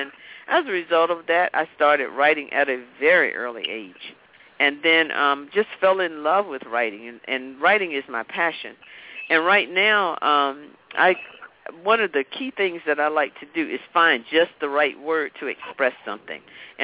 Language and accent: English; Raleigh, North Carolina, United States; I was brought up in Raleigh, North Carolina, which is the capital of North Carolina